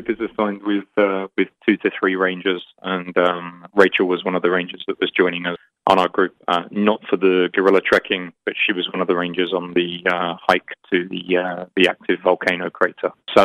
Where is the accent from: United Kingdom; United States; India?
United Kingdom; I mean, me being British, there's a UK government website you can log on